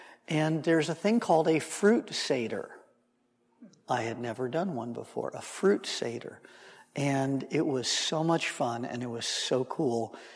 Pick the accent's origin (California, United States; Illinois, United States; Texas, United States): California, United States; Los Angeles; So, you know, for a boy born and raised in Los Angeles, I've gotten pretty good at driving on snow.